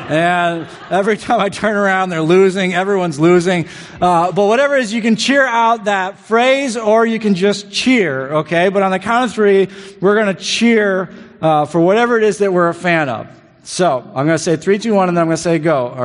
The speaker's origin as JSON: {"language": "English", "region": "Michigan", "country": "United States", "said": "had the audacity to walk on stage with an Ohio State t-shirt, if you didn't notice that earlier, and I'm from Michigan."}